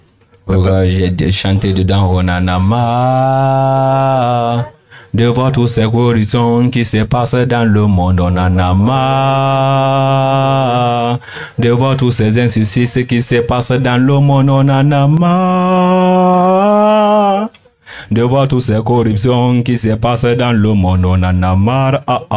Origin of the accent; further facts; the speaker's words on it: Guinea; now in Marseille, France; j'ai quitté la Guinée et arrivé en France, à Marseille.